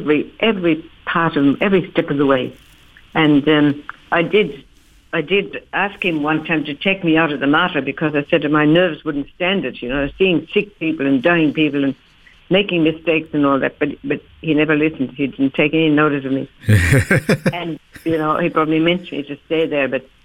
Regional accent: Australia; Australians have been, well, I am Australian, you know.

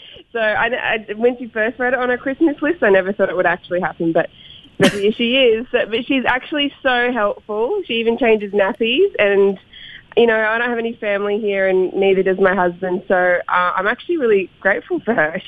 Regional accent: Queensland, Australia; When I was a kid growing up in Queensland.

